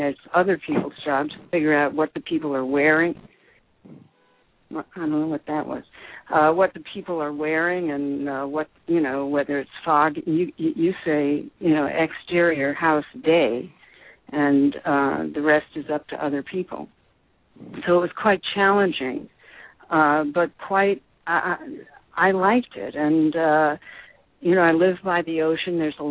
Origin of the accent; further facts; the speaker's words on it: New York, United States; now in Los Angeles, United States; when I first started writing movies, I wrote about New York because I was from New York. Now I write about Los Angeles.